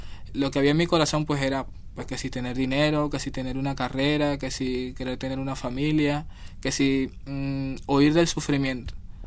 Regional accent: Caracas, Miranda, Venezuela; yo soy de Caracas, de Petare. ¿Conoces Caracas? Una zona popular, el segundo barrio más grande de Latinoamérica, una situación violenta, de pobreza, de mucha precariedad.

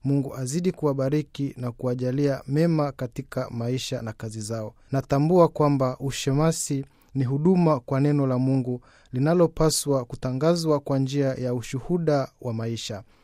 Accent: Useri, Kilimanjaro, Tanzania; born there; nimezaliwa katika parokia ya Useri, Jimbo Katoliki la Moshi, Tanzania. Ninatoa katika familia ya watoto saba na mimi nikiwa ni mtoto wa sita. Nililelewa katika misingi ya Kikristo tangu nikiwa mdogo.

